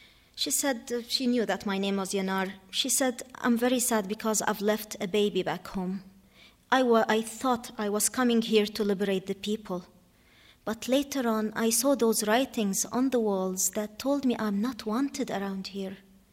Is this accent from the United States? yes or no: no; Iraq; but I was raised up in Iraq.